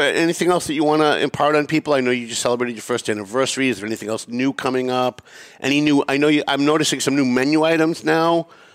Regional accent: Lawrence, United States; We used to have Mornier's when I was growing up in Lawrence. And that was the go-to place for Lebanese food.

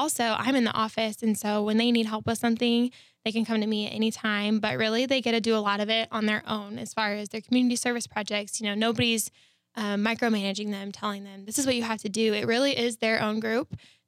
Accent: Garden City, Kansas, United States; now in Hays, United States; I'm originally from Garden City, so Western Kansas is my area, I guess you could say.

